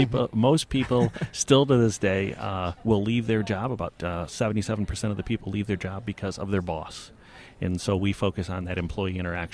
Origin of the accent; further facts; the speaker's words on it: Michigan, United States; I agree. I'm from Michigan, so this is very warm for me.